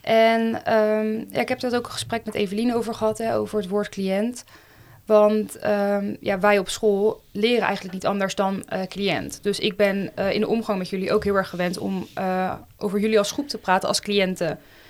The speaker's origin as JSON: {"language": "Dutch", "town": "Leiden", "region": "South Holland", "country": "Netherlands", "tie": "born or raised there", "said": "Ik ben 23 jaar oud. Ik ben geboren en getogen in Leiden. En daar studeer ik nu dus ook."}